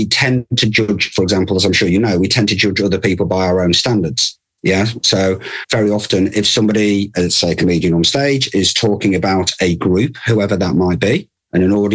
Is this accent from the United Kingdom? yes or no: yes; England, United Kingdom; As an Englishman, we've got a long-running rivalry with our neighbour, France.